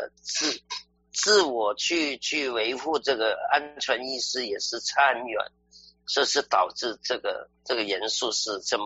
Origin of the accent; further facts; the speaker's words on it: China; 我们中国人，因为我们看到第一次在武汉里面先发的时候，我们知道怎么去隔离